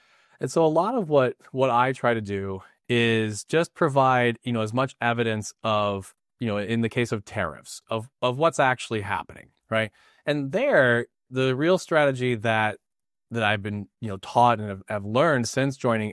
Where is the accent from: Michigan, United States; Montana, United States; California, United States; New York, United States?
Michigan, United States; you're in Midland, I'm in Grand Rapids, you know, I'm from Michigan, you're from Michigan.